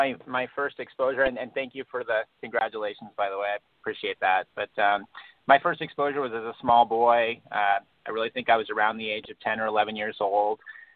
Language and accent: English; Seattle, Washington, United States; also born or lived in Denver; now in Anchorage, United States; And I grew up mostly in the Denver and then the Seattle area, Seattle since I was 13